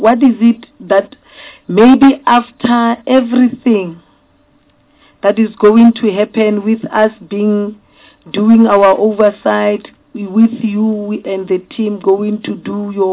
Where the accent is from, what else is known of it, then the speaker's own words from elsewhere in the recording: North West, South Africa; You know, I'm from Northwest. I can tell you things that you don't know.